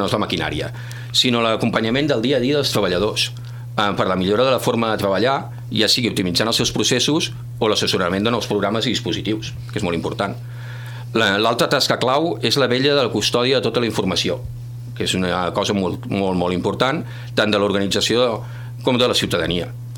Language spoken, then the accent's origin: Catalan; Tarragona, Catalonia, Spain; now in Valls, Spain; Jo soc fill de Tarragona, a Tarragona també hi havia estat molt implicat, i a l'arribar a Valls